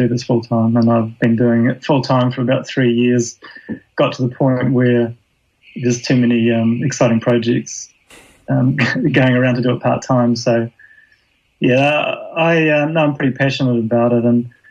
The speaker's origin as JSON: {"language": "English", "country": "New Zealand", "tie": "born or raised there", "moved": "as an adult", "lives_now": "United Kingdom", "said": "I grew up in New Zealand, became a lawyer, studied at university, became a lawyer, came to the UK like a lot of New Zealanders in the late 1990s for a two-year experience, and I've been here pretty much ever since."}